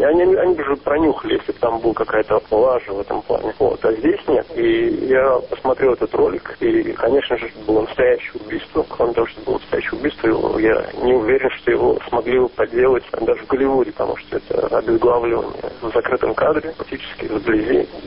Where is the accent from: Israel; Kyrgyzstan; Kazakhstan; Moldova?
Israel; я не оговаривал о том, что я из Израиля